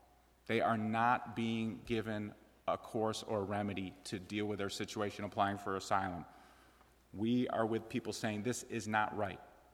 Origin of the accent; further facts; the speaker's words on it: Chicago, Illinois, United States; I grew up in Chicago, where we say vote early and vote often.